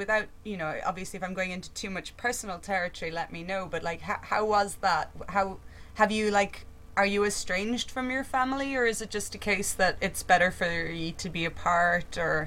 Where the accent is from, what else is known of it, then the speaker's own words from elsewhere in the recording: Ireland; now in Leeds, United Kingdom; Oh, well, I'm actually Irish, living in Leeds